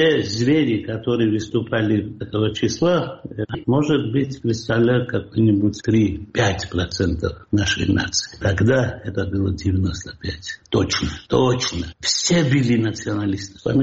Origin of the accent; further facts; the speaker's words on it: Georgia; Мы грузины, у нас так не происходит, 4 потом 5 или 7.